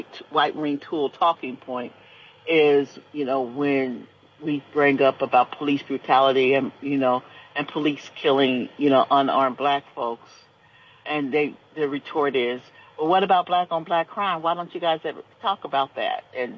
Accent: Los Angeles, California, United States; I grew up in South L.A. in the middle, during the, you know, at the height of the crack wars.

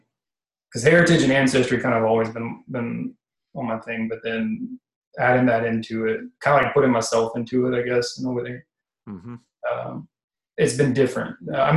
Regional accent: Louisiana, United States; So I'm from South Louisiana. My dad took me hunting since I could walk.

